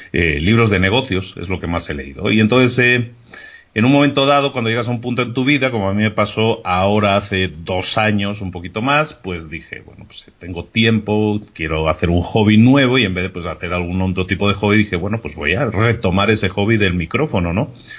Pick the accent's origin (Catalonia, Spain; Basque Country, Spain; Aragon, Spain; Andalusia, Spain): Catalonia, Spain; Barcelona; yo soy de Barcelona.